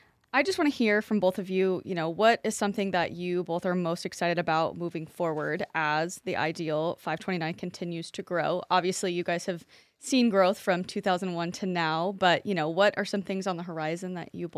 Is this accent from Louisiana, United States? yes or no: no; Colorado, United States; I grew up in Colorado, and I'm sure there's something that's there